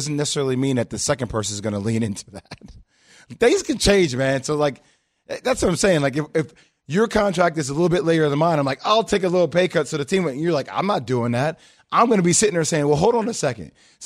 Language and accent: English; Marietta, Georgia, United States; So I'm looking at situations like Atlanta, where I'm from Marietta, Georgia.